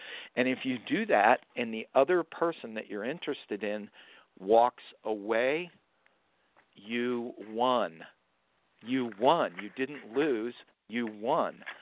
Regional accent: Florida, United States; Well, as you know, I'm from Florida." I said, "Florida is an enormous fishing state.

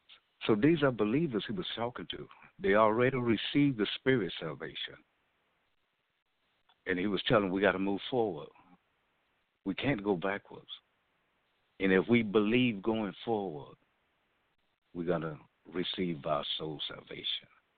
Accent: Georgia, United States; So it reminds me, from my hometown, we have a tourist attraction. I'm from Georgia, and we have a tourist attraction.

